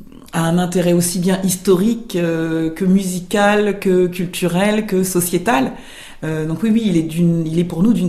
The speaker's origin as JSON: {"language": "French", "region": "Martinique", "country": "France", "said": "je suis martiniquaise, et donc forcément, dans mon histoire, il y a forcément eu des esclaves."}